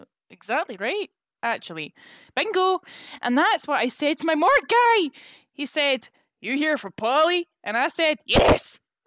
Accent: Scotland, United Kingdom; Sorry, I'm Scottish.

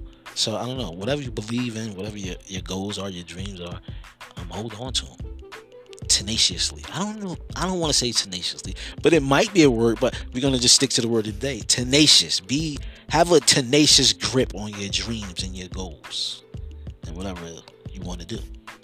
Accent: Newark, New Jersey, United States; But, you know, I'm from Newark, New Jersey. If you know anything or heard anything about Newark, New Jersey, craziness, wow.

